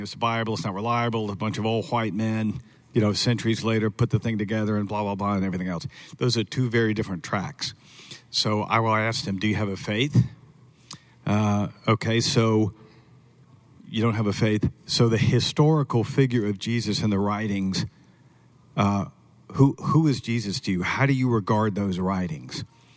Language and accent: English; Atlanta, Georgia, United States; And I was born in South Georgia and raised in Atlanta.